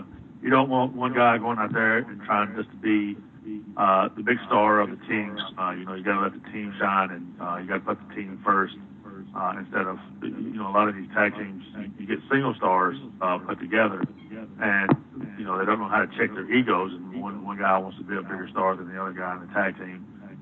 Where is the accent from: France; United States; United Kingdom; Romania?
United States; the South; But, you know, definitely growing up in the South, I, you know, a big country music fan.